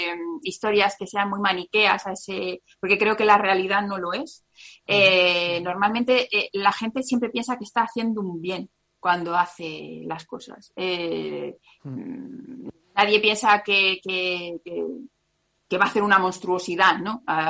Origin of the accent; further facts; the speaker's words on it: Madrid, Community of Madrid, Spain; yo soy de Carabanchel Profundo, ahí como Manolito Gafota.